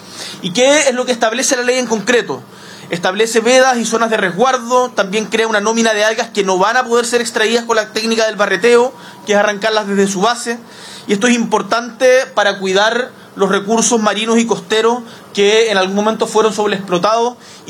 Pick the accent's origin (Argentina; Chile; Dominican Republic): Chile; Magallanes and Chilean Antarctica; Eso lo sé muy bien y lo conozco porque soy magallánico.